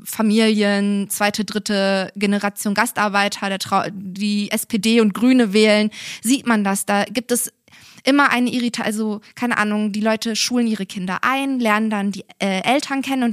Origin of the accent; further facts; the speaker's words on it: Turkey; als Türkin